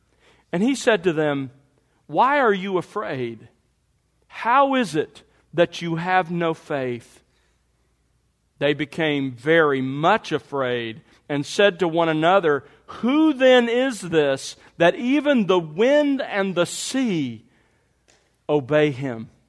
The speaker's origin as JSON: {"language": "English", "town": "Mobile", "region": "Alabama", "country": "United States", "tie": "born or raised there", "also_born_or_lived": "Los Angeles", "lives_now": "Dallas, United States", "said": "I have survived growing up in Mobile and now living in Dallas."}